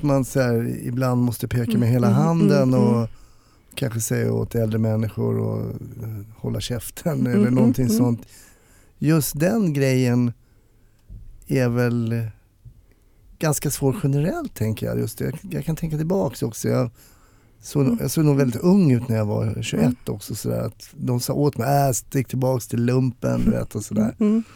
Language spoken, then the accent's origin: Swedish; Stockholm, Stockholm County, Sweden; Jag är ju själv stockholmare och gick i Stockholm.